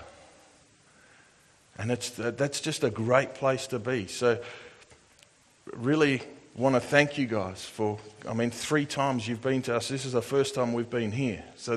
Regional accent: Australia; I'm not. I'm Australian. We have an abruptness about our culture.

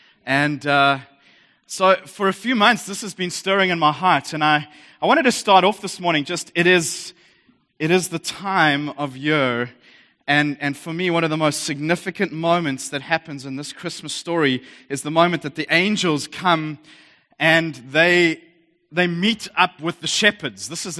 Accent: South Africa; accent: South African; Some of you may recognize this as a South African accent.

